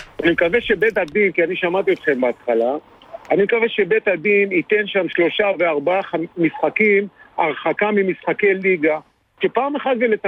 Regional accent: Haifa, Haifa District, Israel; בוא נחלק את זה לשניים, כחיפאי כן.

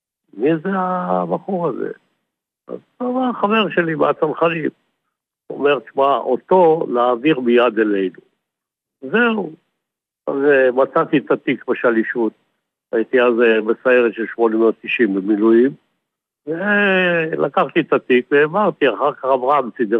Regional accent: Mishmar HaShiva, Central District, Israel; ממשמר השיבה

